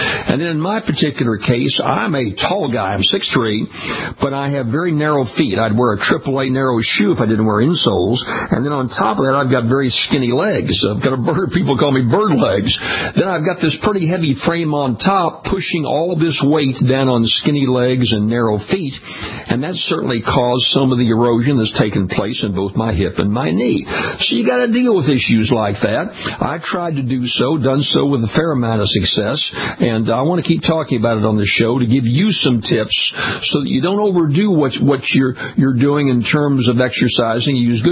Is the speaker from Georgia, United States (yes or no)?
no; Louisiana, United States; What happens in a number of states, including my home state right here in Louisiana